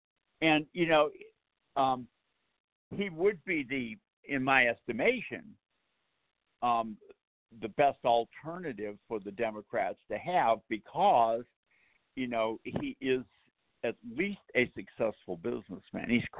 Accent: Boston, Massachusetts, United States; Yeah, well, my hometown team is Boston, but I do love Atlanta.

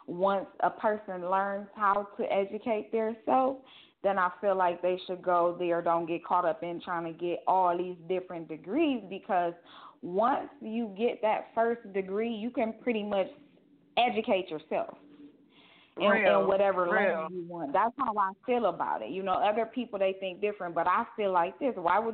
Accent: Ohio, United States; now in Atlanta, United States; because I'm from Ohio. I live in Atlanta.

